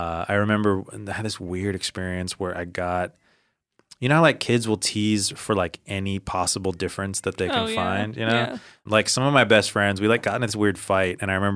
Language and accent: English; United States; So me growing up in America